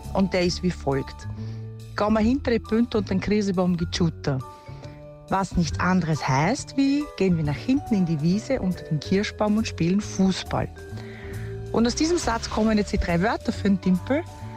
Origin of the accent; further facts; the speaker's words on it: Vorarlberg, Austria; also born or lived in Vienna; now in Strasshof, Austria; Ich bin 2007 von Vorarlberg nach Wien gezogen zum Arbeiten, habe dann auch relativ bald meinen jetzigen Mann kennengelernt und seit 2009 leben wir in Strasshof. Und da ich eben aus Vorarlberg bin, werde ich immer wieder gefragt, kannst du was im Dialekt sagen?